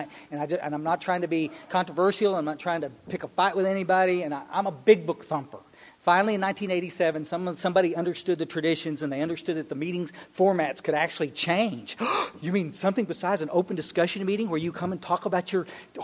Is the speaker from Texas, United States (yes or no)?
yes; Kerrville, Texas, United States; I was raised up in Kerrville, Texas, Ingram, Texas, down in the hill country. We're about 60 miles west of San Antonio.